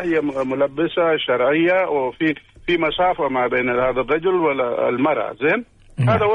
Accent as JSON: {"language": "Arabic", "country": "Pakistan", "second_language": "Arabic", "said": "أنا من باكستان"}